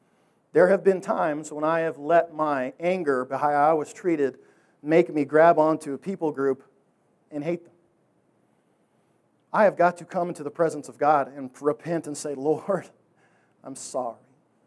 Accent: Canada; And by the way, I'm Canadian. I'm not like you white people. We're a creamier, better, purer white.

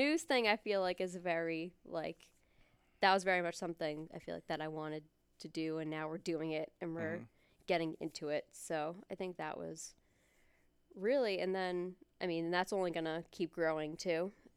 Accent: Quincy, United States; Because I'm from Quincy. I don't even know if I mentioned that.

